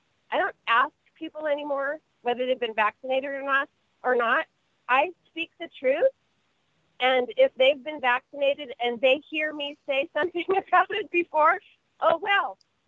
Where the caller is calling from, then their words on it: California, United States; Hello, I'm here in SoCal.